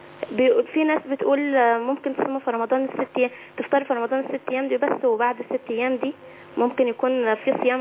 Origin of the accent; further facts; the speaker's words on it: Egypt; ايوه انا اسمي من مصر.